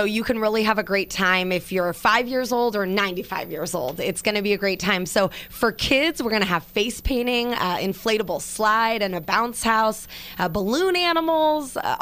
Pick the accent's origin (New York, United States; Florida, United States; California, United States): California, United States; Santa Rosa; I'm born and raised in Santa Rosa